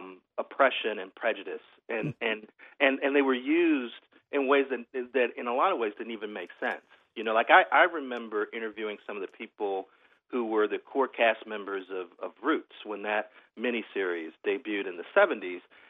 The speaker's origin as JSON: {"language": "English", "town": "Gary", "region": "Indiana", "country": "United States", "tie": "born or raised there", "said": "I grew up in Gary, Indiana. I'm not too far away from Chicago."}